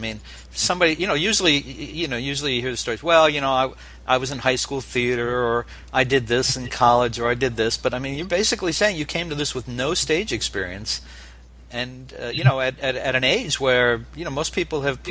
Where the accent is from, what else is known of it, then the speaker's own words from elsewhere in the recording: New Jersey, United States; Yeah, I grew up with those people. I'm from New Jersey.